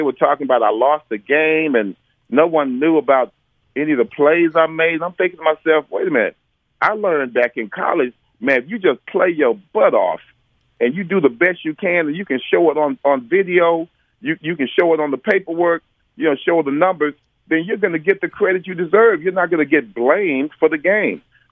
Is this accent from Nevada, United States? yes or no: no; Dallas, Texas, United States; I was born in Dallas.